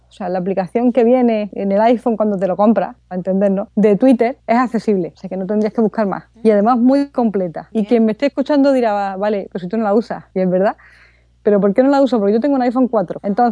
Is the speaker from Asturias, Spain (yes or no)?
no; Andalusia, Spain; accent: Andalusian; A mí con mi acento andaluz y hablando rápido